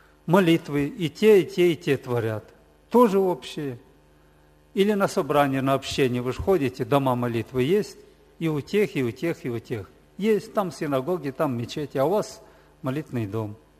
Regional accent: Moldova; Я из Молдавии, недалеко от Кишинева. 76-го года в церкви.

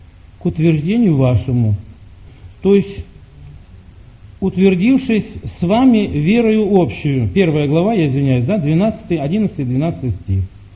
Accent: Ukraine; now in Germany; нет, я с Украины

